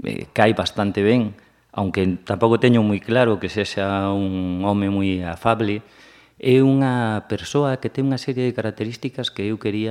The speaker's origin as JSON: {"language": "Galician", "town": "O Porriño", "region": "Galicia", "country": "Spain", "tie": "born or raised there", "also_born_or_lived": "Pontevedra", "said": "eu son de Porriño de toda a vida, de Pontevedra de toda a vida, e como veraneo moitas veces en Porto Novo, de Porto Novo de toda a vida"}